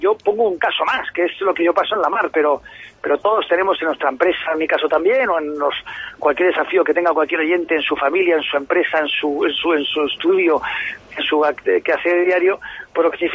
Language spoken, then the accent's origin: Spanish; Pamplona, Navarre, Spain; born there; Yo soy español, sobre todo mi abuela era catalana, de Mataró, soy nacido en Pamplona … de Lexaca, del norte de Navarra. Tengo una vinculación con Soria absoluta, desde hace pues muchos siglos